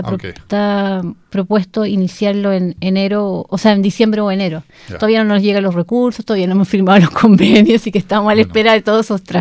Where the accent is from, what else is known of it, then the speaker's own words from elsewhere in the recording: Santiago, Santiago Metropolitan Region, Chile; Yo que vengo de Santiago, acá la gente se desplaza entre ciudades, no al interior de una ciudad.